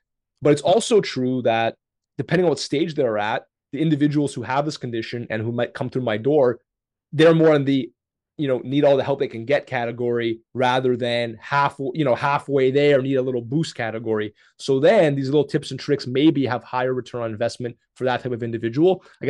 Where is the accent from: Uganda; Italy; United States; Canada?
Canada; I'm from Canada